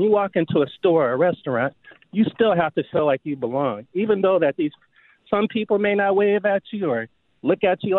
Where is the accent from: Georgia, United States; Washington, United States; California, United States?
Washington, United States; Seattle; growing up in Seattle, I was fortunate enough to have a lot of white friends and a lot of Black friends.